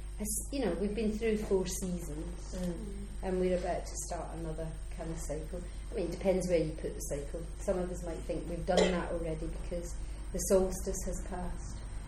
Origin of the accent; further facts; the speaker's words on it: Scotland, United Kingdom; moved away; also born or lived in England; as a Scot, that was always much more exciting and interesting for me than Christmas.